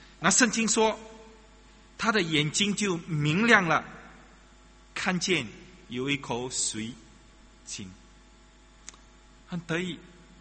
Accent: Singapore; 我看我们新加坡人没有一个人有这种的经历，

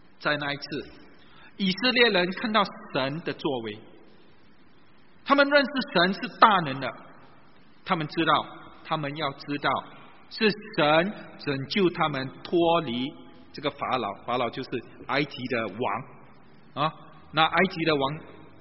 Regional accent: Singapore

